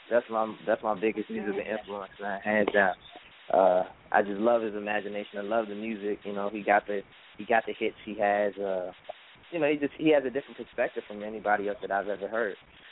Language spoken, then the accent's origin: English; Washington, District of Columbia, United States; I'm from Washington, D.C.